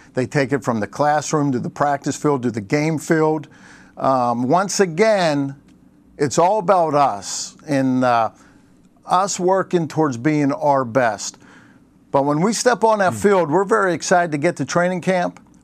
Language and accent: English; Pittsburgh, Pennsylvania, United States; Well, you know, I'm from Pittsburgh, and Phil's from Pittsburgh. We're from the same area back there, Pine Richland.